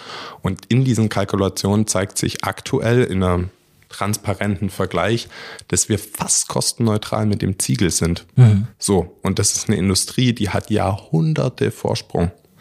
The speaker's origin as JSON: {"language": "German", "region": "Baden-Württemberg", "country": "Germany", "accent": "Swabian", "said": "Jetzt bin ich ja selber auch Schwabe, vielleicht hört man es auch ein bisschen"}